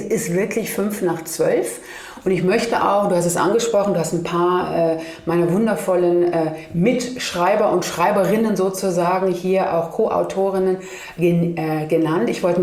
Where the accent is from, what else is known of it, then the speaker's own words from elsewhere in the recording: Germany; Ich wurde immer gefragt, woher kommst du? Ja, Germany.